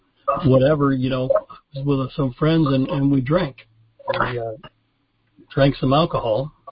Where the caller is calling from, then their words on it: Glendale, California, United States; So anyway, I come to you from Glendale, California. I am 40 years sober. I got sober when I was 26 years old. And I am 66 today.